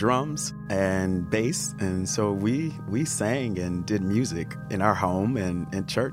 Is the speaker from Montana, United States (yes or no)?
no; Alabama, United States; in the Pentecostal church, how I grew up in Alabama as a Southern black man.